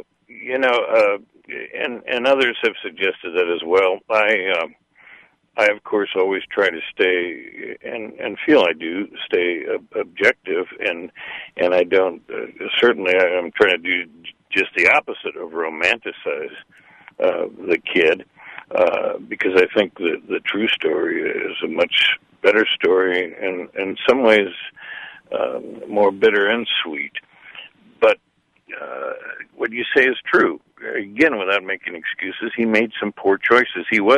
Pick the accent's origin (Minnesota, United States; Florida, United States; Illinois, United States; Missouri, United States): Missouri, United States; now in Oklahoma, United States; I grew up in Missouri, a great outlaw state.